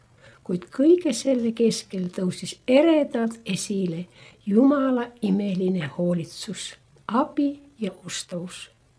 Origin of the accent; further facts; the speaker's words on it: Leningrad Oblast, Russia; ma olen Ingeri soomlane ja see tuleb varsti tekstist ja kõnest välja.